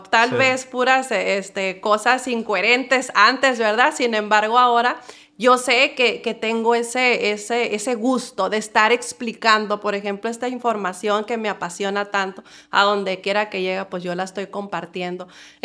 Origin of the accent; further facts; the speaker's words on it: Los Mochis, Sinaloa, Mexico; yo soy de Los Mochis, Sinaloa. Allá sí. hay playa, allá es caliente, allá sí.